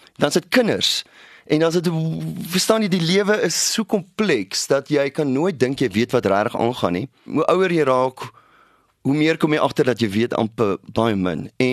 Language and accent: Afrikaans; Karoo, South Africa; hoe ek groot geword het in die Karoo en oral